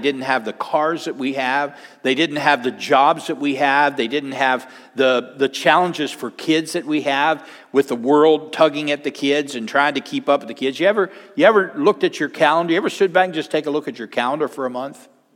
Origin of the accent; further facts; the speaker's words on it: West Virginia, United States; We lived in a mobile home there in West Virginia. We grew up in West Virginia.